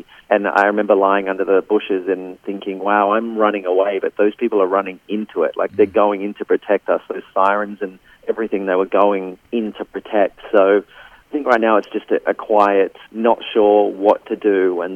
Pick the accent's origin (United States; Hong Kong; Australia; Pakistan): Australia; It's just a very surreal experience being an Aussie.